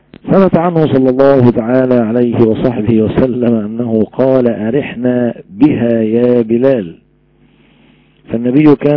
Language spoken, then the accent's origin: Arabic; Egypt